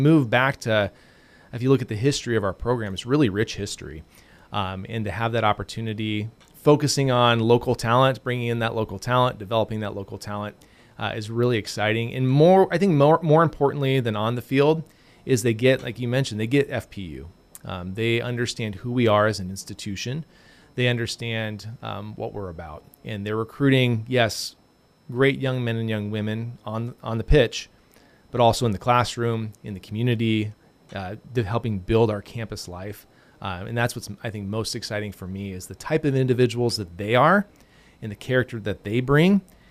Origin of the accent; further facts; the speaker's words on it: Nebraska, United States; now in California, United States; So I was born and raised in Nebraska. So that's my heritage would be Husker football and Kansas City Royal baseball.